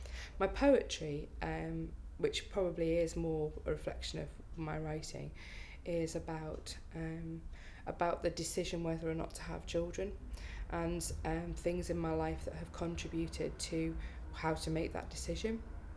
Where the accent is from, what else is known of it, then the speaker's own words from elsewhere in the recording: Ellesmere Port, North West England, United Kingdom; I'm from Ellesmere Port, that's where I was born. I was born at the Countess of Chester Hospital, but living in Ellesmere Port.